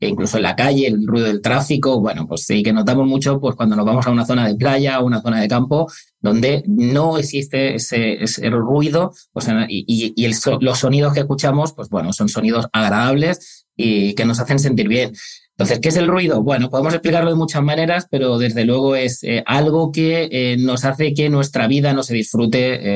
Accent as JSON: {"language": "Spanish", "town": "Granada", "region": "Andalusia", "country": "Spain", "said": "yo soy de Granada"}